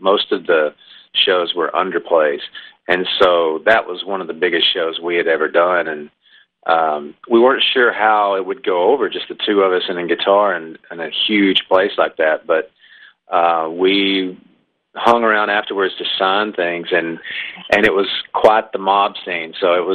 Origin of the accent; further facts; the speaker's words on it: Alabama, United States; I'm from Alabama, Joy's from California, but she lives in Nashville